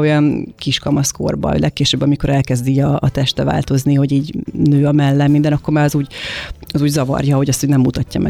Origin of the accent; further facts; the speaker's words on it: Hungary; azért magyarként ez egy szokatlan látvány volt